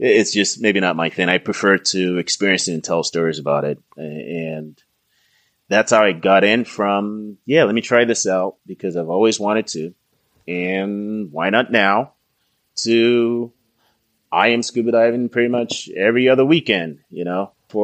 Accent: Lagos, Nigeria; Growing up in Lagos, it's a beach city, very similar to LA.

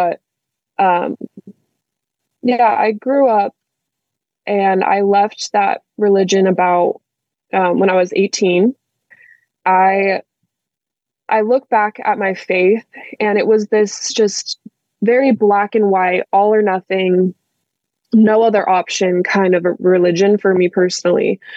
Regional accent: Utah, United States; So I grew up in Utah, which is predominantly, it's very, very Mormon

